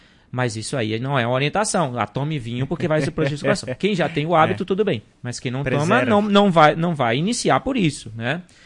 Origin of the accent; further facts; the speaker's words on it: Bahia, Brazil; also born or lived in Brasília; now in Marau, Brazil; Eu vim, sou natural da Bahia, né? Já morei